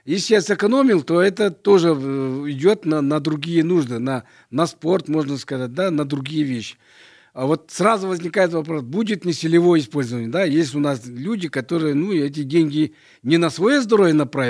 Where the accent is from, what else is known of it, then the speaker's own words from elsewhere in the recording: Russian Far East, Russia; Знаете, я вот коренной дальневосточник. Я здесь родился, я здесь вырос, я здесь работал.